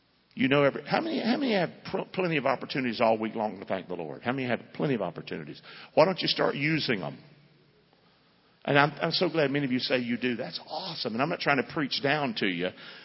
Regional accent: Rockingham, North Carolina, United States; So here I'm from Rockingham. I never prayed. Never knew anything about prayer.

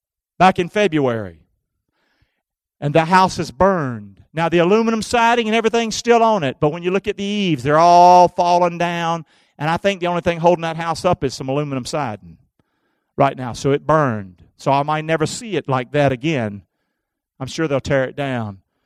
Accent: Rockingham, North Carolina, United States; I want to take you back to my hometown, Rockingham, North Carolina. It's where I was born, where I was raised. Proud of it.

